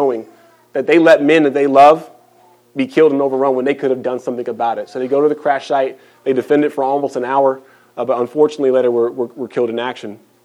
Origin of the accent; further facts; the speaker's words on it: Texas, United States; You know, I was raised in God's country here in Texas.